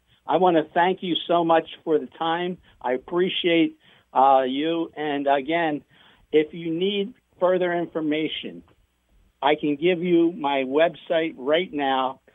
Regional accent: New Jersey, United States; I'm from South Jersey, so, you know, I got a little Philly in me still.

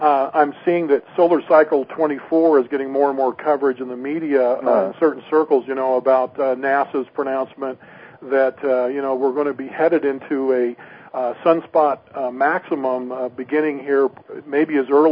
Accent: Washington, United States; I grew up on the Olympic Peninsula and Western Washington outside of Seattle

